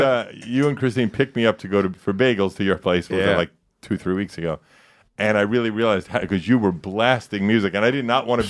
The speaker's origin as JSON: {"language": "English", "region": "New York", "country": "United States", "said": "Yeah, I'm such a New Yorker."}